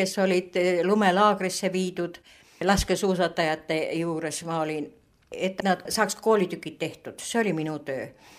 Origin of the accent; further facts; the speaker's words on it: Tallinn, Harju County, Estonia; kuigi ma olen Sakala tänava erasünnitusmajas sündinud ja põline tallinlane, olen ma oma hingelt maainimene.